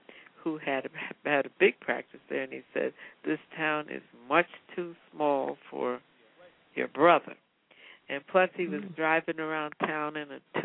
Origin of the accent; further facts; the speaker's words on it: Newark, New Jersey, United States; born there; And so I was born in Newark.